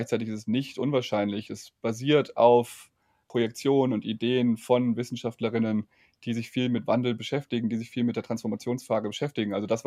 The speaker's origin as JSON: {"language": "German", "region": "Rhineland-Palatinate", "country": "Germany", "tie": "born or raised there", "said": "Ich bin in der Nähe des Ahrtals groß geworden"}